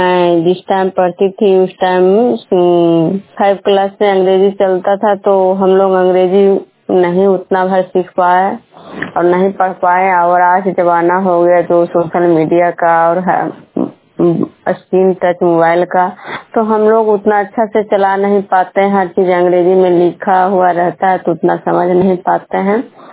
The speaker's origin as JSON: {"language": "Hindi", "town": "Nagarnausa", "region": "Bihar", "country": "India"}